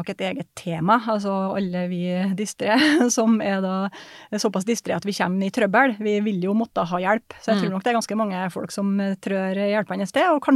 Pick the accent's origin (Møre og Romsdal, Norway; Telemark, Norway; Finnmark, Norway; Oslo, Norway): Møre og Romsdal, Norway; Surnadal; helt fra Indre Nordmøre, da, Surndalen, der jeg kommer fra